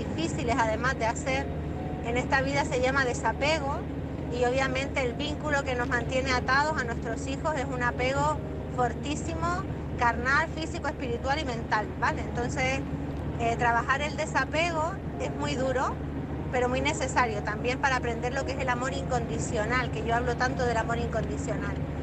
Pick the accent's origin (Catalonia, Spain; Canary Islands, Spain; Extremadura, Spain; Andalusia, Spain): Canary Islands, Spain; de Gran Canaria, la corresponsal en Gran Canaria